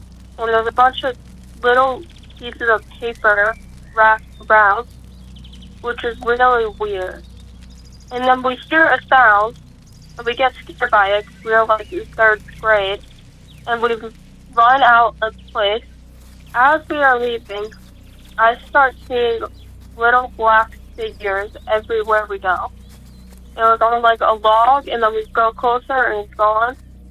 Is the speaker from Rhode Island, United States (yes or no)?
yes; Johnston, Rhode Island, United States; I'm from Johnston, Rhode Island.